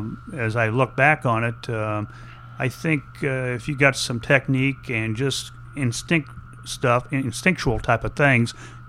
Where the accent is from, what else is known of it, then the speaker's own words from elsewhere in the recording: French Lick, Indiana, United States; French Lick, Indiana.